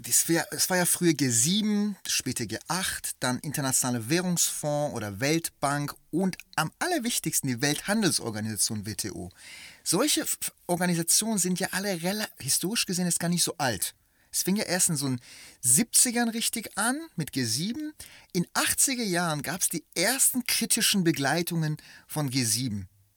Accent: Cologne, North Rhine-Westphalia, Germany; Ich komme aus Köln

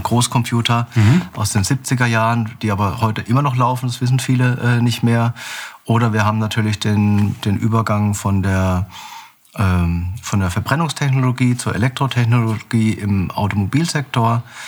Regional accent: Bavaria, Germany; moved away as an adult; also born or lived in Stuttgart; eigentlich bin ich aufgewachsen auf einem ganz kleinen Dorf in Unterfranken. Bin dort zur Schule gegangen, habe dann mit 18 bin ich nach Stuttgart gegangen

